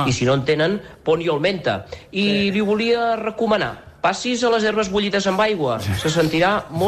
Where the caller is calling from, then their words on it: Bescanó, Catalonia, Spain; de Bescanó